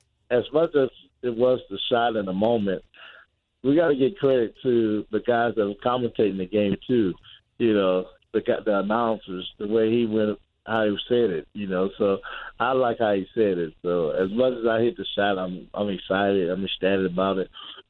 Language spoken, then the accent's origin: English; St. Louis, Missouri, United States; Well, I'm from St. Louis, but I'm a state kid. When I say state, I'm from St. Louis, Missouri.